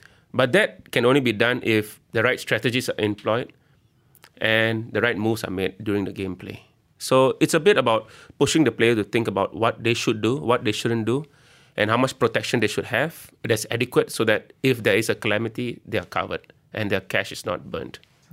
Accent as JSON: {"language": "English", "country": "Singapore", "said": "I'm from Singapore, and I studied at the National University of Singapore."}